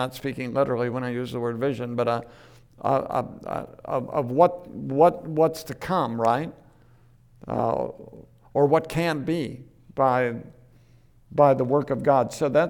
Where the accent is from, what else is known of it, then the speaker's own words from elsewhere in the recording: United States; born there; And I was born in the United States, right? And in a particular place, in a particular time.